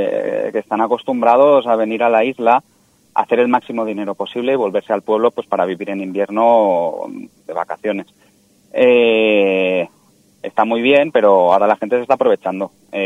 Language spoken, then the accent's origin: Spanish; Ibiza, Balearic Islands, Spain; Sí, yo he nacido en Eivissa, soy castellano parlante